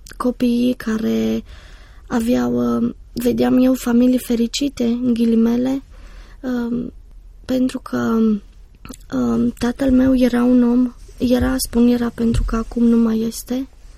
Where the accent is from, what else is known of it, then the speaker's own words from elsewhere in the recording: Cluj, Cluj County, Romania; Am crescut în Cluj. Am crescut într-o familie obișnuită, un copil obișnuit.